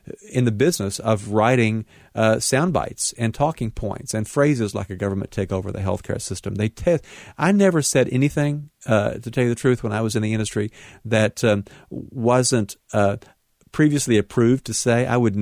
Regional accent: Tennessee, United States; also born or lived in North Carolina; I was born in North Carolina in the mountains. I grew up on the other side of the mountains in East Tennessee.

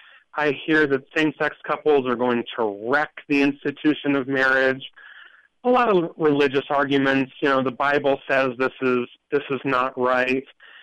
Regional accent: Wheatland, Wyoming, United States; now in Cheyenne, United States; Wyoming is our home. I was born and raised in Wheatland. I've been here in Cheyenne for about 6 years. Wyoming is home

